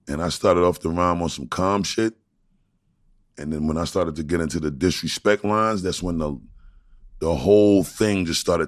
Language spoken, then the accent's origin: English; Brooklyn, New York, United States; And I'm saying to myself, I'm from Brooklyn.